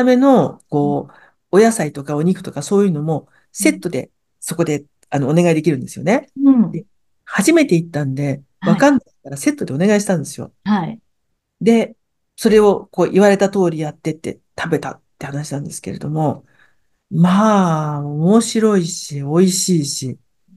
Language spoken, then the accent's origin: Japanese; Tokyo, Japan; 私は東京で生まれ育ったんで、熱海とか箱根とかその辺は、まあ、行く場所だったんですけどね。